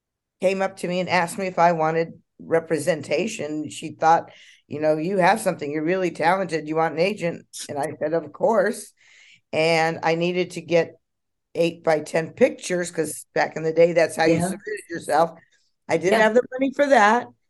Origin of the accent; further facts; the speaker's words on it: Hollywood, California, United States; Well, I was raised in Hollywood, but from the time from the age of five to right before my eighth birthday, I was in foster homes